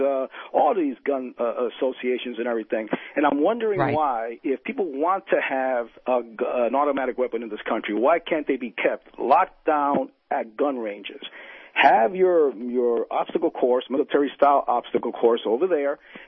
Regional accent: New York, United States; born there; my family's from the Dominican Republic, by the way. I was born in New York.

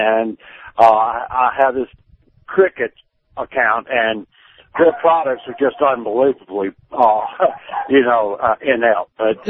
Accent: Mississippi, United States; which I'm from Mississippi and grew up there, and we were always the bottom in education.

